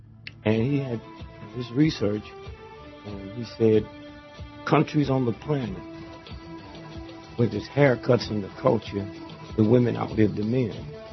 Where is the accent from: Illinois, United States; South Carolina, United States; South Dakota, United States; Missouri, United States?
Missouri, United States; St. Louis; I'm from St. Louis.